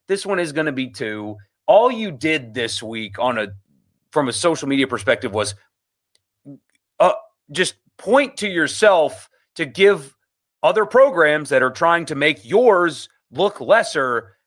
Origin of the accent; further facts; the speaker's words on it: South Carolina, United States; She covers South Carolina for the Greenville News, which is my hometown paper where I grew up in upstate South Carolina.